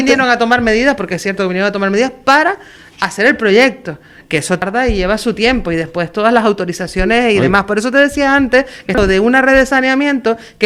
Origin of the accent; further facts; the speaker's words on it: Puerto de la Cruz, Canary Islands, Spain; porque a ver, nos corresponde, o es que los portuenses no somos tinerfeños.